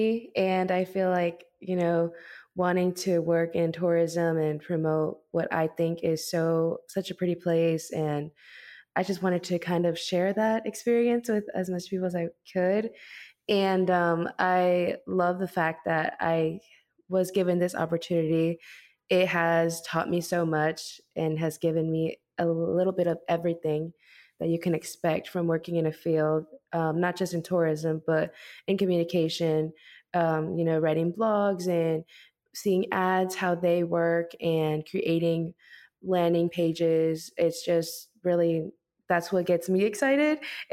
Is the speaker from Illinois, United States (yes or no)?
no; Beaufort, South Carolina, United States; Well, I was born and raised in Beaufort, South Carolina. My family owns a small business here in Beaufort, South Carolina